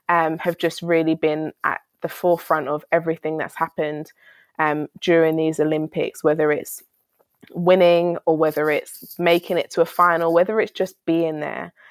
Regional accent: United Kingdom; I'm British.

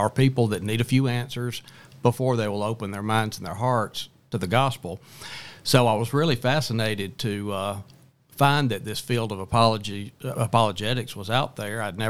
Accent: Hueytown, Alabama, United States; I grew up in Hueytown, was born and raised in the Birmingham area.

